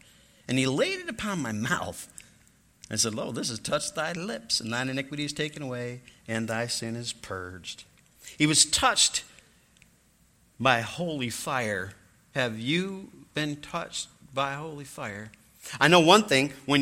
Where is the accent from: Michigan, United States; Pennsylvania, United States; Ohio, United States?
Michigan, United States; now in Ireland; because I'm from Michigan and been living in Ireland.